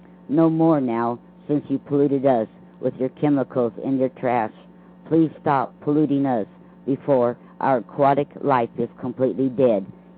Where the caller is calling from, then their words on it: Lake Wales, Florida, United States; from Lake Wells, Florida.